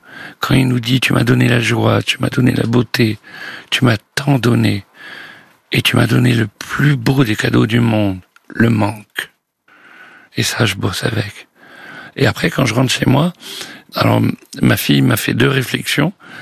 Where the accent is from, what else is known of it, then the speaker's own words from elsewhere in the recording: Marseille, Provence-Alpes-Côte d'Azur, France; Mais je suis un Marseillais, donc je conduis comme une patate, moi aussi.